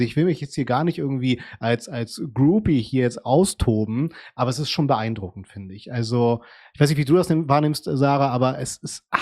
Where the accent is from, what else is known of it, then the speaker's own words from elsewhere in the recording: Hamburg, Germany; in meiner Heimatstadt Hamburg